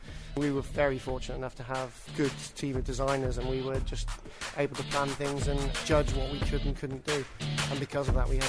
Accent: Banbury, South East England, United Kingdom; from Banbury.

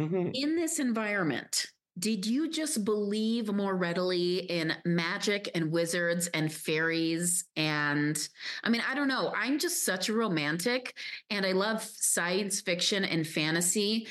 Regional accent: Illinois, United States; also born or lived in overseas; I grew up in Illinois. I mean, after I lived overseas, we came back to Illinois. I ended up going to Champaign-Urbana for college.

